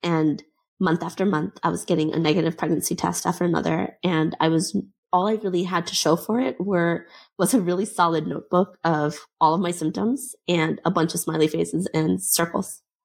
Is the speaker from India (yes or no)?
yes; India; My sole purpose as an Indian woman was to give my mom grandchildren.